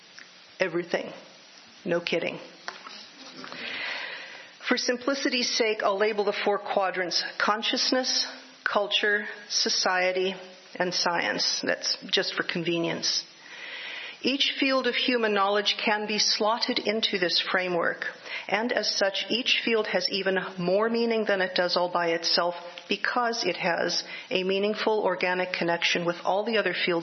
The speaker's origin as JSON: {"language": "English", "town": "Livermore", "region": "California", "country": "United States", "tie": "born or raised there", "said": "I grew up in Livermore. My mother hauled me off to the Unitarian Fellowship there every Sunday"}